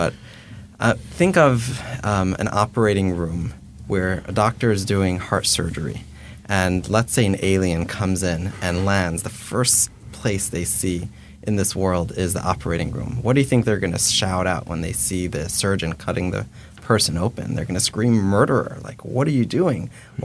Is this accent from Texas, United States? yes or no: no; Detroit, Michigan, United States; I'm from Detroit.